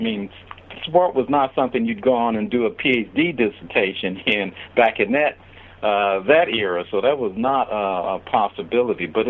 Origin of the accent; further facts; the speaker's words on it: Chicago, Illinois, United States; Heck, I grew up in Chicago and thought I knew a lot about the history of Chicago